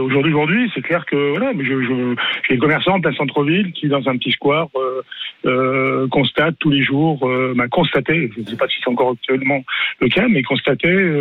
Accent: Auvergne-Rhône-Alpes, France; moved away as an adult; now in Limoges, France; quand je suis arrivé il y a 40 ans, je venais de la Haute-Savoie

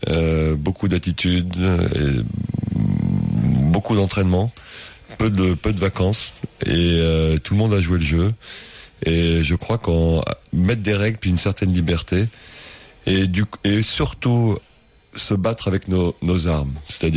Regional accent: France; Je sais qu'on est français et qu'on aime bien la révolution

